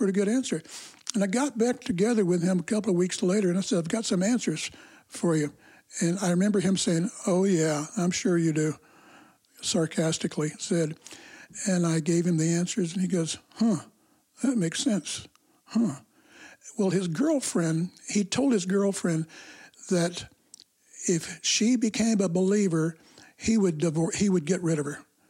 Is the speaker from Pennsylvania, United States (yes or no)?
no; Kansas City, Missouri, United States; Well, here I'm from Kansas City. I was praying for the wife. My wife is from Ohio. We meet in Chicago